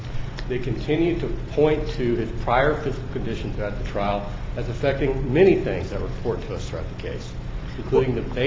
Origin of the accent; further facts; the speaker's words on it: Kansas City, Missouri, United States; I'm from Kansas City.